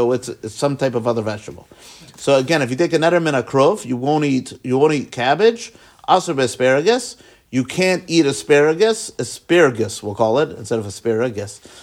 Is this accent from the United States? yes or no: yes; the South, United States; Now, I'm from the South, so when we say grits over here, right?